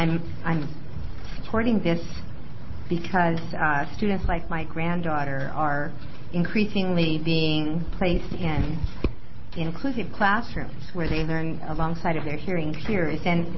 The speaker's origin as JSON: {"language": "English", "town": "Carleton", "region": "Oregon", "country": "United States", "said": "I'm from Carleton, Oregon, and I'm here to testify in support of SJM 3."}